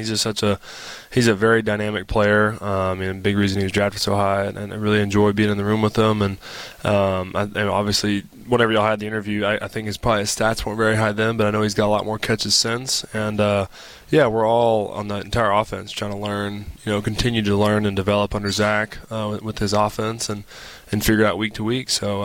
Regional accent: Georgia, United States; I'm happy to be back in my home state of Georgia, near family, playing for the team I grew up watching.

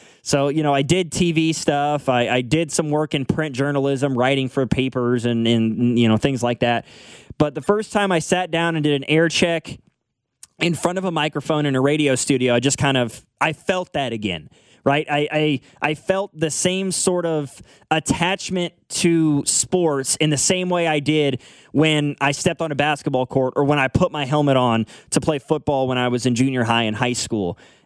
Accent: Lawson, United States; I would stop by one of the two gas stations that we had in town growing up in Lawson

